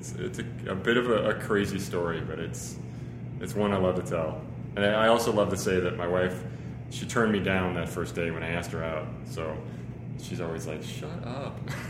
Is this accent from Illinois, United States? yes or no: yes; Chicago, Illinois, United States; So I grew up in Chicago, big Bulls fan.